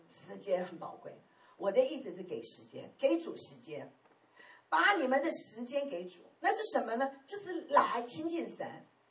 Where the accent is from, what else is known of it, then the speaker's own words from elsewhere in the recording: China; 就好像我们中国人过年一样。哦，我们中国人吃1个月啊